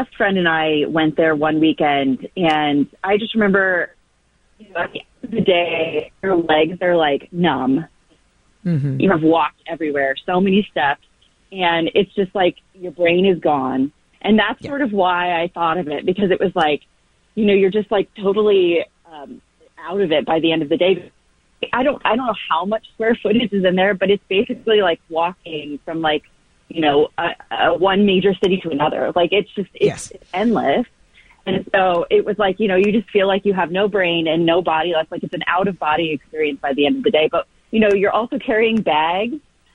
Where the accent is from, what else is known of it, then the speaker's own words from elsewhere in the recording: Midwest, United States; No, I grew up in the Midwest. I love Mall of America.